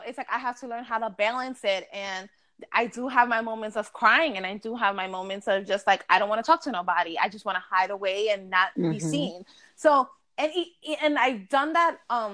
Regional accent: Bronx, New York, United States; also born or lived in Yonkers; now in Pennsylvania, United States; Born and raised in the Bronx. Lived in Yonkers for a couple of years. Until like when I met Lewis, we stood in Yonkers. And now I am currently living in Pennsylvania.

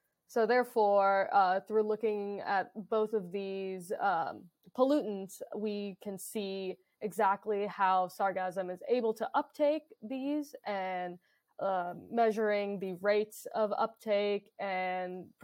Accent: Florida, United States; I grew up in South Florida, so I kind of saw sargassum

